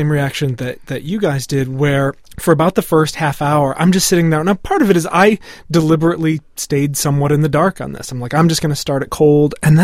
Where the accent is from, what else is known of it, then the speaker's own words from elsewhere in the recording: Iola, Wisconsin, United States; I grew up in Iola. I grew up in Iola, Wisconsin.